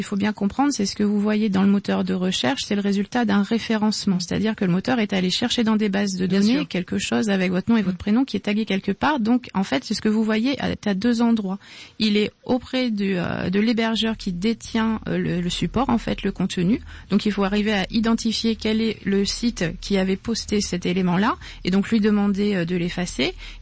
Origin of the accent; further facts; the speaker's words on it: France; je suis française, je suis résidente en France